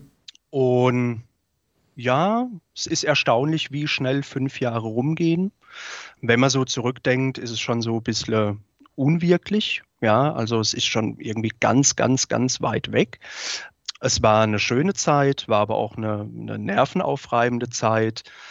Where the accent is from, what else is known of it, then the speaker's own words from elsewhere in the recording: Rhineland-Palatinate, Germany; now in Stuttgart, Germany; Als zugezogener Stuttgarter muss man halt einfach auch sagen, man hört ja auch, ich habe jetzt nicht den typischen schwäbischen Dialekt. Ja, bin aus der Pfalz zugezogen.